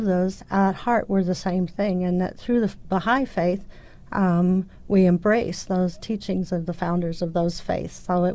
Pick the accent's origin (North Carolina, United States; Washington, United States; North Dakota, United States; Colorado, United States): North Dakota, United States; also born or lived in Oklahoma; Well, I was raised in the Lutheran Church here in North Dakota and Oklahoma. I grew up Lutheran